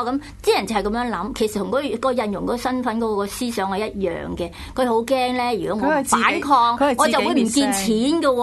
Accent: Hong Kong; 去到边度我唔会我中国人，我香港人吓、啊。

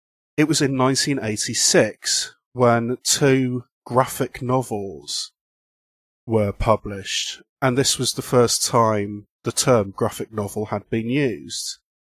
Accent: United Kingdom; I mean, A, he is Captain America and I'm British, so there's always that risk of jingoism.

